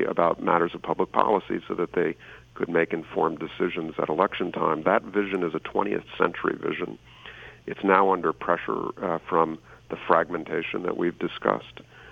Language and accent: English; Washington, District of Columbia, United States; I grew up in Washington, D.C., and so I follow the sports teams down there, and I'm interested in local politics.